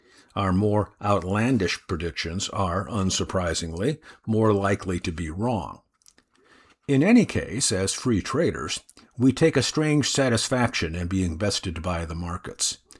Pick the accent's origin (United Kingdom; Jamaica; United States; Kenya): United Kingdom; Not boasting, just stating facts. Remember, we're British.